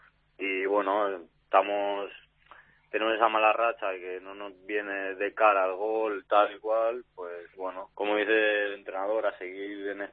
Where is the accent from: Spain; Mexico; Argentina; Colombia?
Spain; Esparreguera, Catalonia; yo empecé pues en mi pueblo a jugar a fútbol sala.